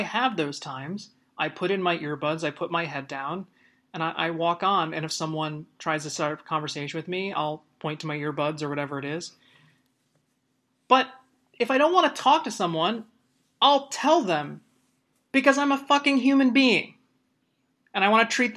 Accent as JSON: {"language": "English", "region": "Midwest", "country": "United States", "tie": "born or raised there", "said": "Growing up in the Midwest would be weird if you didn't talk to each other in the grocery store line."}